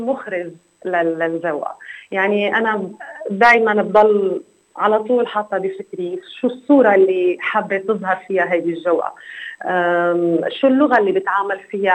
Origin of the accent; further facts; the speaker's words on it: Syria; عنا أعضاء من مصر، من لبنان، من فلسطين، من الأردن، ومن سوريا، وأنا من سوريا.